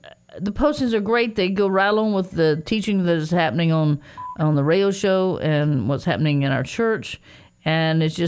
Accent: Marion, Indiana, United States; born there; it shows that I am a citizen of the United States and I was born in Marion, Indiana, okay?

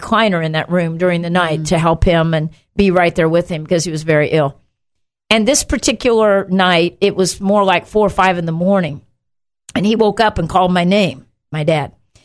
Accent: Indiana, United States; We are both from Indiana.

